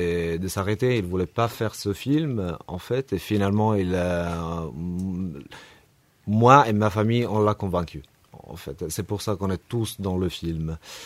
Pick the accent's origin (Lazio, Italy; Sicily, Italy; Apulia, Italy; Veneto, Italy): Lazio, Italy; Rome; French is a second language; moi j'ai une voix assez basse et je viens de Rome, du coup j'ai un accent complètement différent.